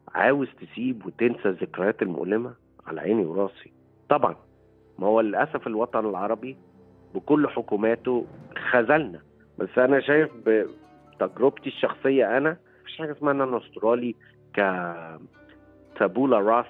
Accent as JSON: {"language": "Arabic", "country": "Egypt", "said": "لكن في الآخر هويتي أنا مصري وافتخر يعني"}